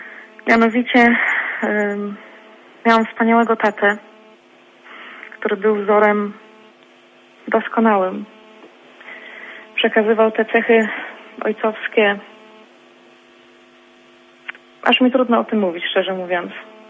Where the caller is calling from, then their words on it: Wolsztyn, Greater Poland Voivodeship, Poland; Jestem tutaj z okolic Wolsztyna.